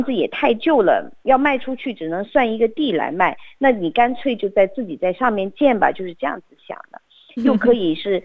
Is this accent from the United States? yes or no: no; China